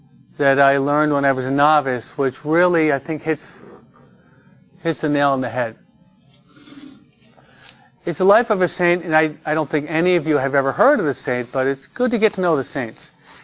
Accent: New York, United States; I'm a New Yorker. The Yankees, okay?

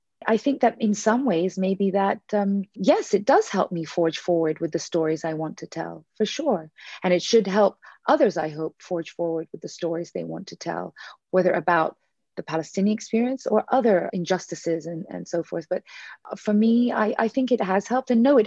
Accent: United Kingdom; And as a Brit, you know, the British Academy Awards is a very big deal as well

